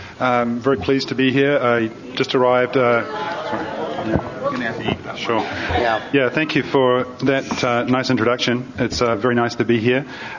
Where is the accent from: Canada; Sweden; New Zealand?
New Zealand; moved away as an adult; now in United States; I grew up in New Zealand and initially started out my life as an elementary teacher.